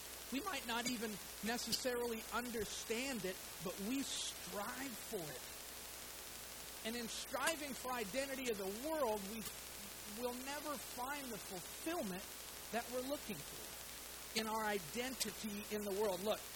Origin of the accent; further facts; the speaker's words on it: Oregon, United States; also born or lived in Texas; I was born in Texas, but I grew up in Oregon. I've lived virtually my whole life on the West Coast.